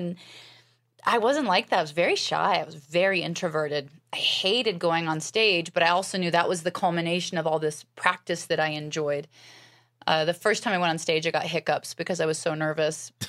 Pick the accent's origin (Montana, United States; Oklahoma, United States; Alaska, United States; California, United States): Alaska, United States; I was raised in Alaska, and my family were pioneers. They helped settle the state.